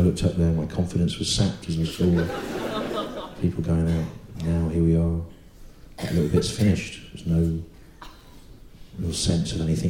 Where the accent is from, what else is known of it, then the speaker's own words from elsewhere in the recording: England, United Kingdom; I am English, as I say, so it's a big political hot potato at the moment, this idea of national identity